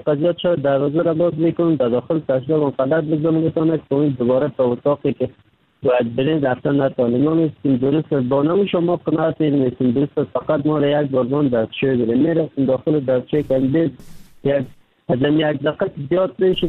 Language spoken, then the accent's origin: Persian; Kabul, Afghanistan; now in Turkey; در مدت 3 سال میشه ترکیه آمدم، از افغانستان 3 سال میشه رکنم، فعلانم ترکیه هستم. اما از افغانستان آمدم، طرف پاکستان آوردم، آمدم از کابل